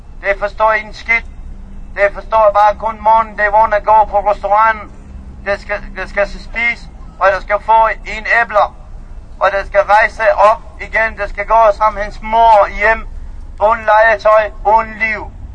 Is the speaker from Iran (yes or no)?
yes; Kurdistan, Iran; Danish is a second language; now in Denmark; Jeg kommer fra Kurdistan i Iran.